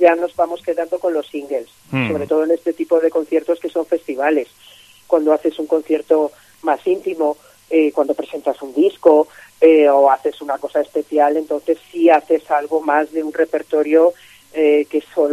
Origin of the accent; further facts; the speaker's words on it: Mexico; now in Seville, Spain; Yo, que vengo de México